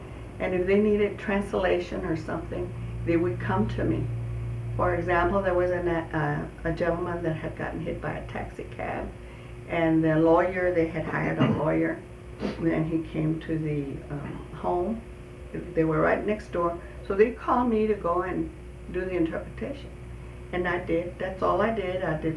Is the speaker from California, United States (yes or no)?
no; San Antonio, Texas, United States; born there; And I was born here in San Antonio, Texas. My parents came from Mexico. My father is from Sabinas Hidalgo, Nuevo León. My mother is from Monterrey, Mexico.